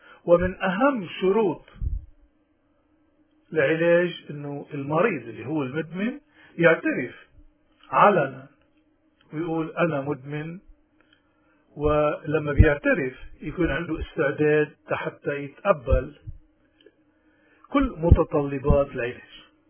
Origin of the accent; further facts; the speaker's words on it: Lebanon; لقلنا نحن كلبنانيين بنعاني منه